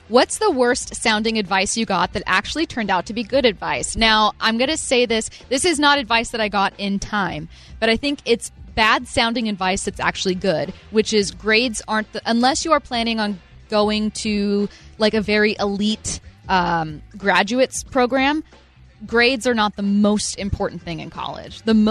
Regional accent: SeaTac, Washington, United States; I grew up in SeaTac, Washington, where it rains just as much as it rains in Seattle because it's 20 minutes south.

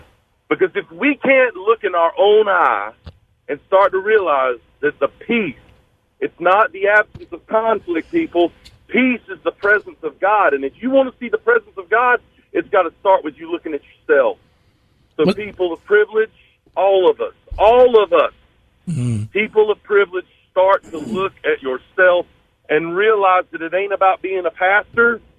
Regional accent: Thomasville, North Carolina, United States; I want you to know that I grew up in Thomasville, North Carolina, right?

